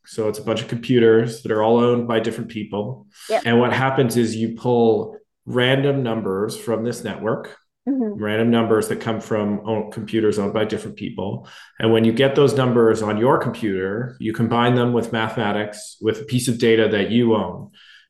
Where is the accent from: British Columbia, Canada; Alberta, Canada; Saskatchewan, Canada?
Alberta, Canada; Calgary; I'm an electrical engineer by training. I come from Calgary, Canada.